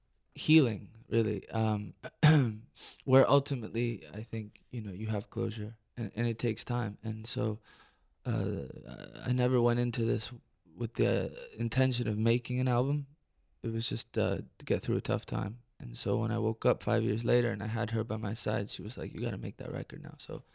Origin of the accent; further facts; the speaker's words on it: Detroit, Michigan, United States; you mentioned my parents are from Argentina, but I was born in Detroit, and I think in English. I grew up here. But then again, I feel very Argentine as well.